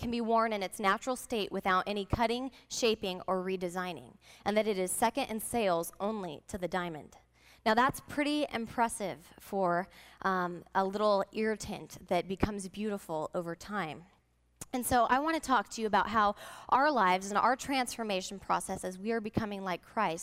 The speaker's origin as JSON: {"language": "English", "town": "Menifee", "region": "California", "country": "United States", "tie": "born or raised there", "said": "I grew up right here in the Menifee and Temecula Valleys. I went to Menifee Valley Middle School and Temecula Valley High School, and then I went on to Biola University."}